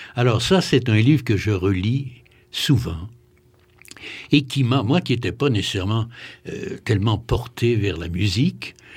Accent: Quebec, Canada; Nous sommes Québécois.

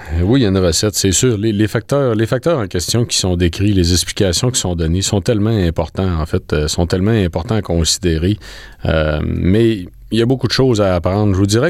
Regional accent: Quebec, Canada; accent: Lac-Saint-Jean; moi je viens du Lac-Saint-Jean, mon accent, vous pouvez comprendre qui vient du Lac-Saint-Jean, d'une famille très pauvre

